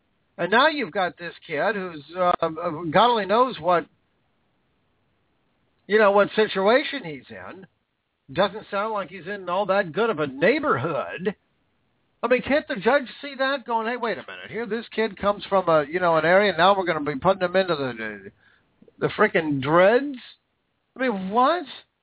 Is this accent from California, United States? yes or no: no; Vancouver, Washington, United States; An old friend of mine from the car industry, back in my hometown of Vancouver, Washington.